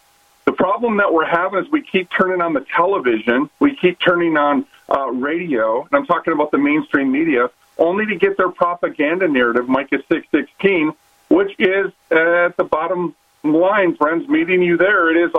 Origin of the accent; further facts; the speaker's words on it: Minnesota, United States; But again, if everybody understands that I'm from Minnesota, you know, where they call it, it's the nice people state